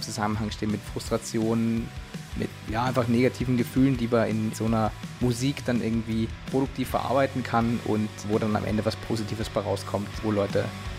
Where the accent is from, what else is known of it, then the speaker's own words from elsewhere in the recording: Austria; now in Germany; Ursprünglich komme ich aus Österreich.